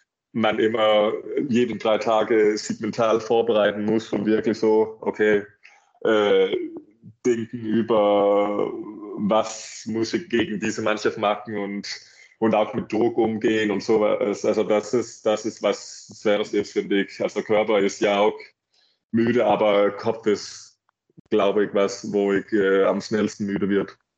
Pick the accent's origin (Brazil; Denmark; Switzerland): Denmark; German is a second language; now in Germany; mein Freund aus Dänemark auch nicht so weit weg ist. Ich glaube, mein Heimat ist 1,5 Stunden weg von Flensburg.